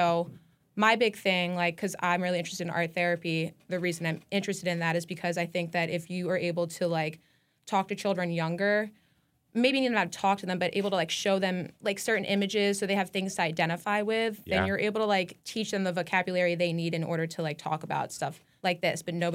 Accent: Daniel Boone, Pennsylvania, United States; So kind of in that general area, like farm town. It's called Daniel Boone.

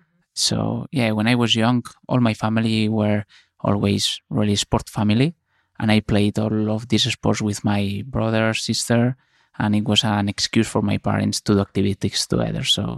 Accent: Barcelona, Catalonia, Spain; So I'm from Barcelona. My team is Football Club Barcelona.

